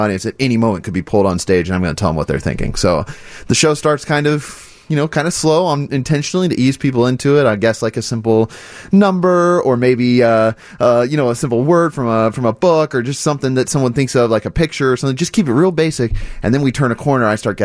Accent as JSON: {"language": "English", "region": "Kansas", "country": "United States", "said": "You know, I'm from a small town in the Midwest. I'm from Kansas."}